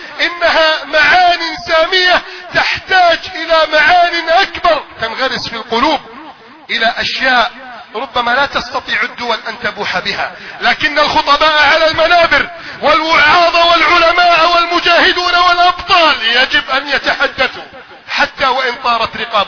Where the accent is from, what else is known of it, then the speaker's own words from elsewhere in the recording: Egypt; بلدنا مصر